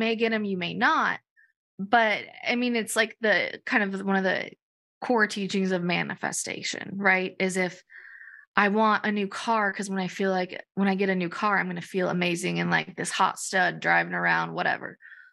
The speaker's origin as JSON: {"language": "English", "region": "Arizona", "country": "United States", "tie": "born or raised there", "said": "But, you know, I grew up in Arizona, so yeah, go Cardinals."}